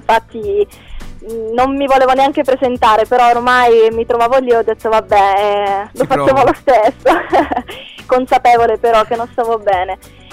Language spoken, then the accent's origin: Italian; Paola, Calabria, Italy; now in Perugia, Italy; Di Paola, provincia di Cosenza.